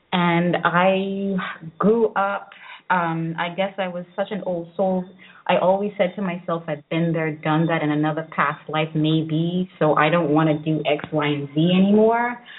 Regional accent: St. Lucia; also born or lived in St. Martin; No. I was born in St. Martin, and I had a lot of fun. I had lots of friends. But when I went to St. Lucia at the age of 6 going on 7

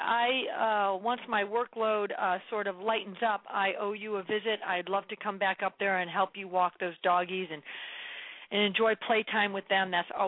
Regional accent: Buffalo, New York, United States; Buffalo, New York. I grew up in Buffalo.

